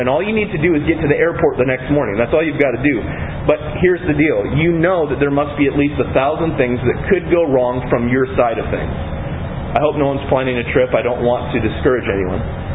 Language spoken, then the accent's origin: English; Iowa, United States; I'm from Iowa. We use that one all the time.